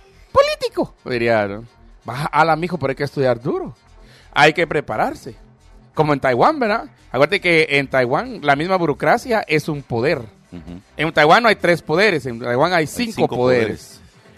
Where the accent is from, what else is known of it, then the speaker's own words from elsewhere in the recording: Chimaltenango, Guatemala; allá en mi pueblo, en Chimaltenango, ¿va?